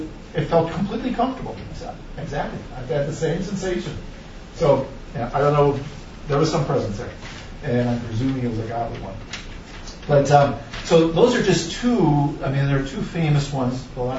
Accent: Milwaukee, Wisconsin, United States; And I'm from Milwaukee. That's where eventually I met him.

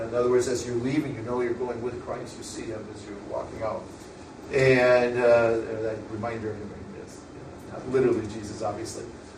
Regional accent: Wisconsin, United States; And growing up in Wisconsin, during the middle of winter, it seemed that holy water bottle sat under on a dresser or whatever, which often sat near a window.

